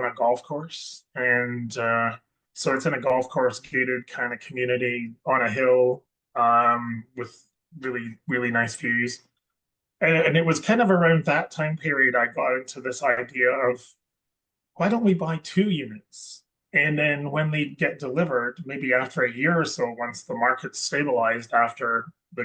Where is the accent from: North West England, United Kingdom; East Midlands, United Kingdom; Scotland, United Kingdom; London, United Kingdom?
Scotland, United Kingdom; Edinburgh; now in Vancouver, Canada; I'm originally from Scotland, and it's windy and cold